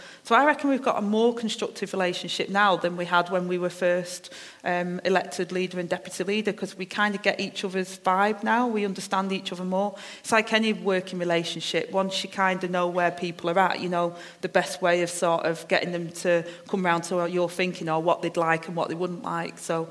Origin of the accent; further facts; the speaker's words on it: Manchester, North West England, United Kingdom; I've got my accent, I'm from Manchester, I speak a certain way